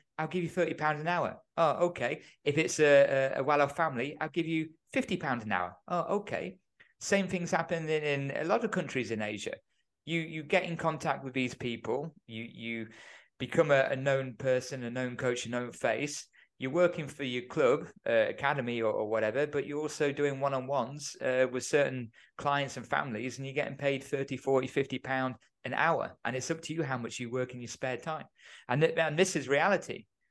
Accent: England, United Kingdom; I've got a UEFA A. I'm from England, you know.

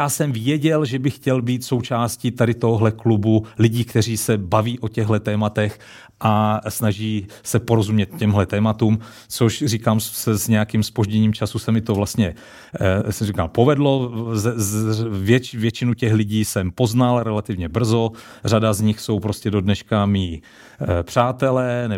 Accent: Zlín, Zlín Region, Czechia; Jsem ze Zlína, ano.

